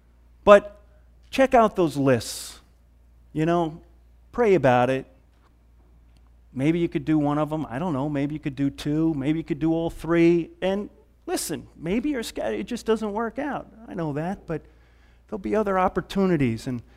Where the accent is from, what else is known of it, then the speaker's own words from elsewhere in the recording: Midwest, United States; You know, I'm from the Midwest, man. We're into shoe polishing.